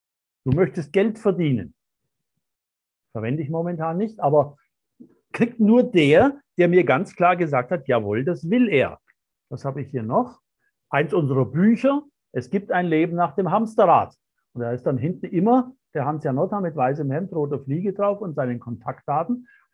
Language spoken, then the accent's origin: German; Baden-Württemberg, Germany; Ich bin ja Schwabe.